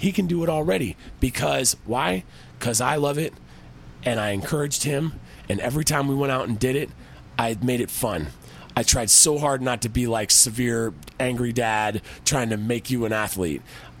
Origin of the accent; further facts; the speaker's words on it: Portland, United States; I grew up in Portland. We all loved basketball.